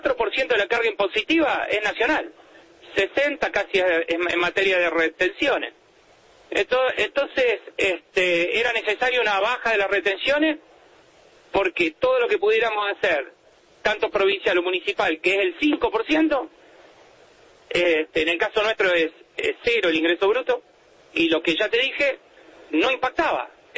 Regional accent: San Francisco, Córdoba, Argentina; Yo soy de San Francisco

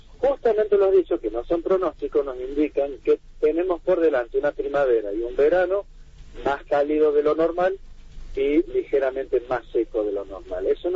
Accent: Villa Dolores, Córdoba, Argentina; Yo cuando era chico y del lado de Tras la Sierra, yo soy de Villa Dolores

